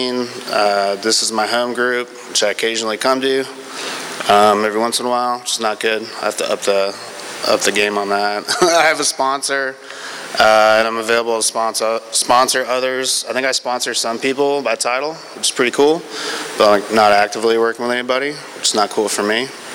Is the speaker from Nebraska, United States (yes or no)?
no; Tampa, Florida, United States; I grew up in Tampa, just like Tyler.